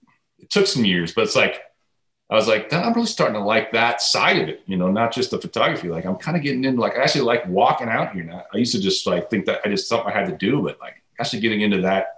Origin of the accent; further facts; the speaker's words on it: California, United States; now in Portland, United States; I guess I'm actually from California, so I hate to admit that, but we moved to Portland in 2004